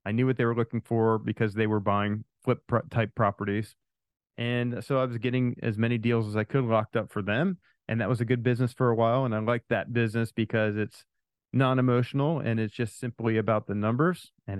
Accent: Pennsylvania, United States; moved away as an adult; So I grew up in Pennsylvania, and then after college moved out here and never looked back.

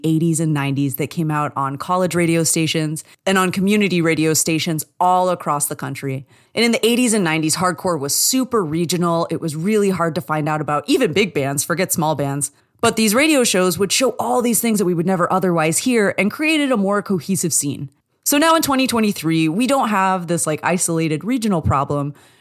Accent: Maine, United States; I know for me, you know, I grew up in Maine.

